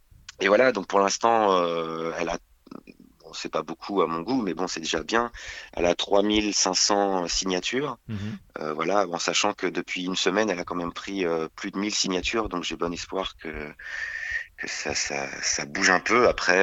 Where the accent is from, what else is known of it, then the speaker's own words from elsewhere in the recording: France; là tout le temps, toute la vie, toute l'année, on est français et voilà, on fait vivre un quartier, un arrondissement, une ville, un pays